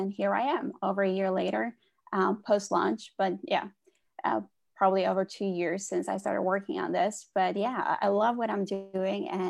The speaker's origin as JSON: {"language": "English", "country": "Norway", "tie": "born or raised there", "said": "because I'm from Norway. I grew up in Norway."}